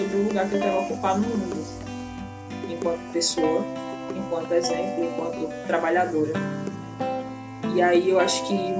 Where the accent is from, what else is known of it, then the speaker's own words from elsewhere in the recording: Paulo Afonso, Bahia, Brazil; now in João Pessoa, Brazil; sou baiana, de uma cidade do sertão da Bahia, chamada Paulo Afonso. É uma ilha banhada pelas águas do Rio São Francisco. Tenho muito orgulho de ter nascido lá.